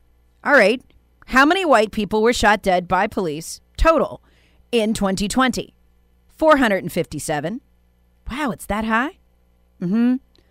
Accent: South Carolina, United States; He's from my hometown county of Greenville, where I live.

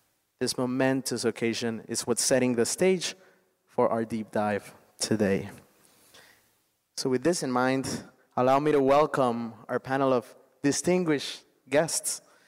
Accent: Honduras; I'm originally from Honduras, from Latin America.

